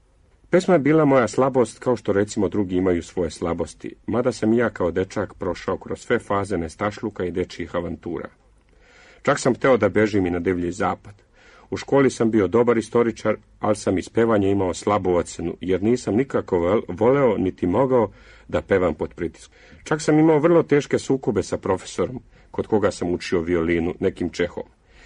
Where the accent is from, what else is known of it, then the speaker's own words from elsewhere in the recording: Bosnia & Herzegovina; Rođen sam u Bosni, i od mali nogu bio sam okružen pesmom, i to ne samo sevdalinkama. Prošao sam razne krajeve Bosne, gde su melosi vrlo različiti.